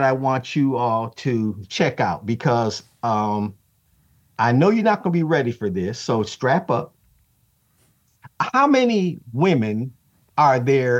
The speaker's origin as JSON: {"language": "English", "region": "the North", "country": "United States", "said": "I'm from the North. So turning the cheek and, you know, being spit on and slapped is not what I grew up with."}